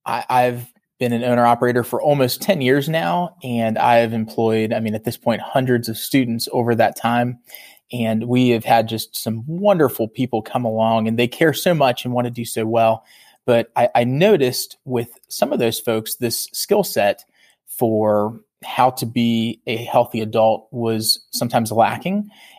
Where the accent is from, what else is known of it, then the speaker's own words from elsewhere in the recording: Virginia, United States; I'm originally from Virginia.